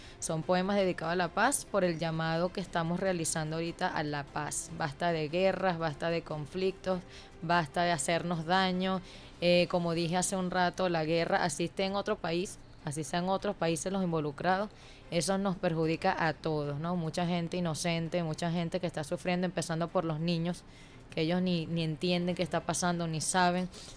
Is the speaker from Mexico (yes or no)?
no; Venezuela; Somos poetas venezolanos reunidos en ese espacio